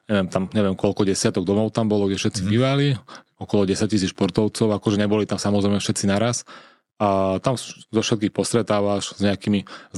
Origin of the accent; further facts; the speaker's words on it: Čunovo, Bratislava Region, Slovakia; vyrastal som v Čuňove, že vlastne celé leto sme sa tam kúpali medzi tréningami